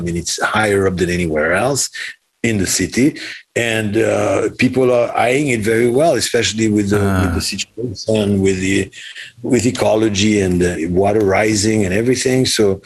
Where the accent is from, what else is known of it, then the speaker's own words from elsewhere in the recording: Haiti; because I'm from Haiti.